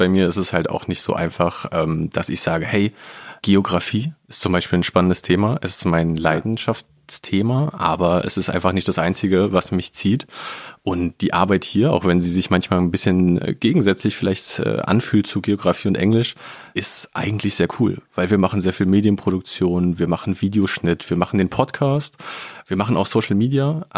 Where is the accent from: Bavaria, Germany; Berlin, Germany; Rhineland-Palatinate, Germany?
Berlin, Germany; born or raised there